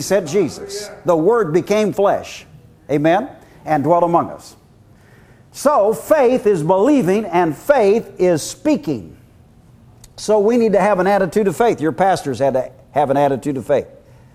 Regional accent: Iowa, United States; I'm just from Iowa, and my wife's from Minnesota

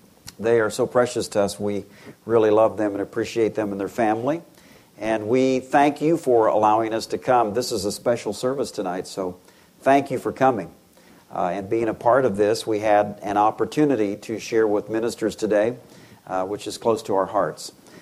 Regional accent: Iowa, United States; So I'm from Iowa.

